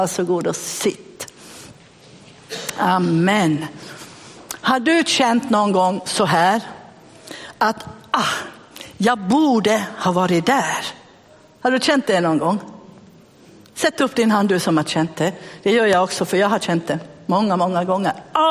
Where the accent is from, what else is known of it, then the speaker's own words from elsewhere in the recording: Finland; Och jag är en sån här typisk finne, tror jag att finnar älskar skinnjackor